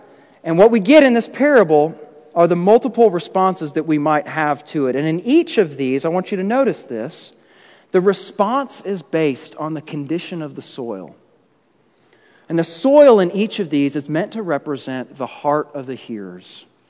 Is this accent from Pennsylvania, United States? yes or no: no; Kansas City, Missouri, United States; also born or lived in Texas / Indiana; Many of you know that I grew up in Kansas City. We lived in Texas for a while, and then we lived in Indiana.